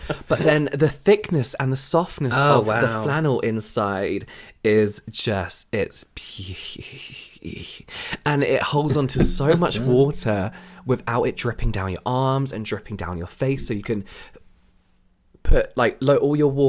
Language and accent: English; England, United Kingdom; because I'm English and I'm used to calling them flannels.